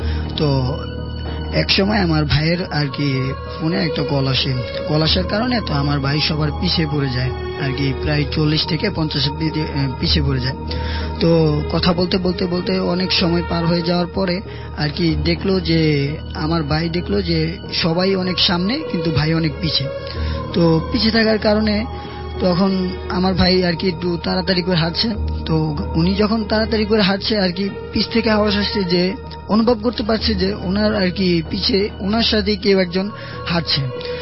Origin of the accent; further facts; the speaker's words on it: Bhola, Barisal Division, Bangladesh; আমি ভোলা থেকে এসেছি।